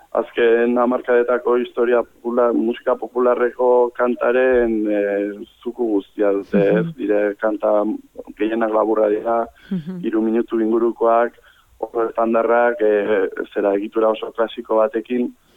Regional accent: Basque Country, Spain; Euskalduna gara eta Euskaraz egiten dugu

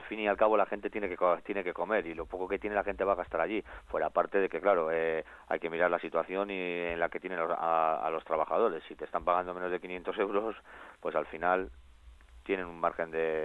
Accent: Sestao, Basque Country, Spain; en mi pueblo, en Sestao

